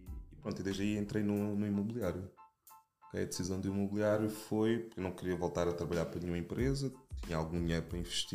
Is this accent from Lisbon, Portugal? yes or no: yes; Lisbon, Portugal; also born or lived in Luanda, Angola; eu tenho 35 anos, sou de 87, eu nasci em Luanda, estou aqui em Lisboa desde os meus 5 anos, cresci sempre nos bairros sociais